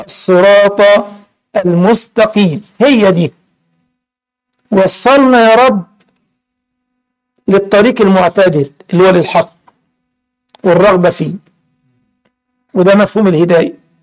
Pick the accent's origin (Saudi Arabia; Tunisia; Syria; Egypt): Egypt; now in Germany; بنقوله عندنا في مصر نافيجيشن، هنا بتقوله في ألمانيا نافيجاتسيون